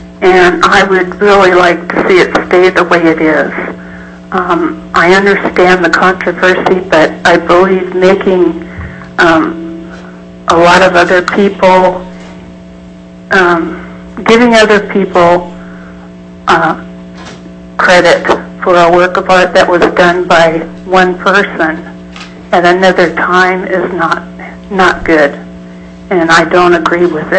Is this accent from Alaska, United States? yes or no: yes; Kodiak, Alaska, United States; I'm a long-time Alaskan. I've been up here since the end of 1952, and I'm from Kodiak